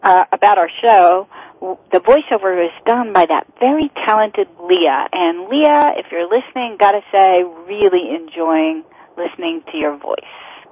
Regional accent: Oregon, United States; You know, I grew up on the other side of this country. I grew up in Oregon.

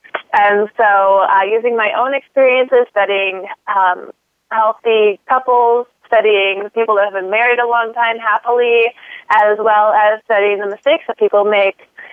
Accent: San Diego, California, United States; I'm from San Diego.

